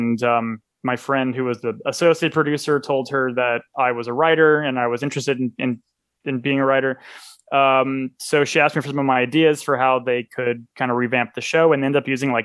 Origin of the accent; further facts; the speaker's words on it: Las Vegas, Nevada, United States; Well, I was raised in Las Vegas, Nevada.